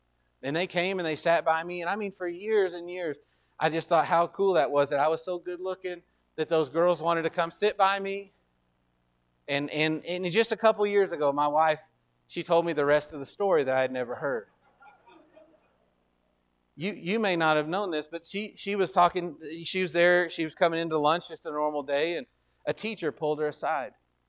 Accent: United States; You know, I'm an American. That means I act a certain way. I salute the flag.

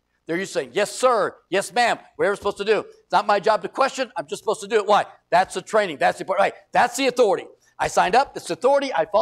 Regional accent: San Diego, California, United States; I grew up in San Diego, California, and used to play racquetball.

